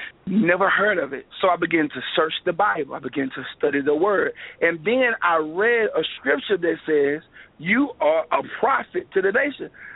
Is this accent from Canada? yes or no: no; Louisiana, United States; I called them sandwiches because I'm from Louisiana.